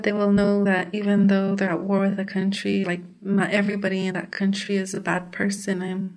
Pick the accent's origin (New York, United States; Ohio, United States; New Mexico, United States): New Mexico, United States; Cochise Pueblo; I'm from Cochise Pueblo, New Mexico.